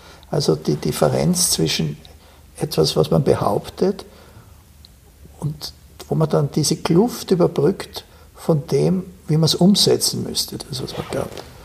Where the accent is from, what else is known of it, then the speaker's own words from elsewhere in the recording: Vienna, Austria; born there; Ich bin ein in Wien geborener österreichischer Europäer, der seine Wurzeln in der Welt hat und trotzdem nirgends zu Hause ist.